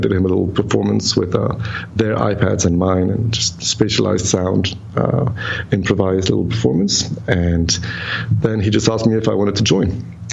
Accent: Geneva, Switzerland; also born or lived in United Kingdom; I was born in Geneva, and then I studied in London. So I'm actually, I was actually born and bred here.

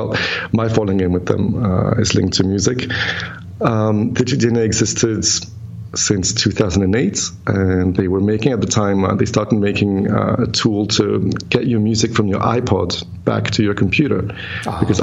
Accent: Geneva, Switzerland; also born or lived in United Kingdom; I was born in Geneva, and then I studied in London. So I'm actually, I was actually born and bred here.

